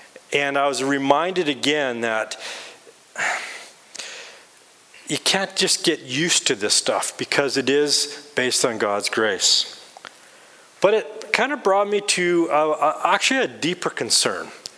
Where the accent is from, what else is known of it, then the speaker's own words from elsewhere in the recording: Edmonton, Alberta, Canada; also born or lived in Manitoba; I'm a prairie boy, so I was raised in Edmonton. And so Edmonton, I was actually raised about three blocks away from Refinery Row.